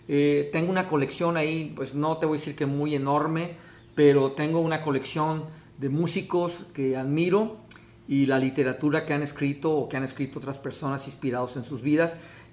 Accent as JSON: {"language": "Spanish", "country": "Mexico", "said": "Recuerden que somos rockeros mexicanos."}